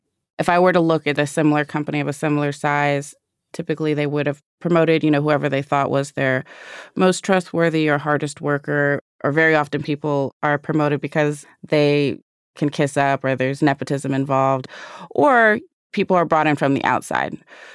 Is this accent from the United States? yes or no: yes; Los Angeles, California, United States; South Central. I mean, Los Angeles.